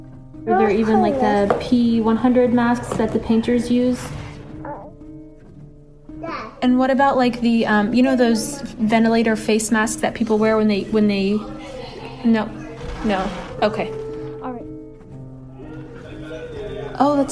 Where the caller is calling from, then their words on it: London, United Kingdom; I'm calling from London.